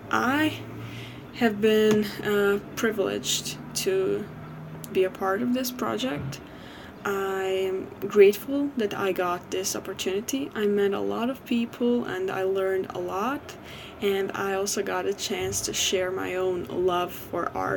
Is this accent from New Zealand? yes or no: no; Sarajevo, Bosnia & Herzegovina; English is a second language; I'm 25 years old and I come from Sarajevo, Bosnia.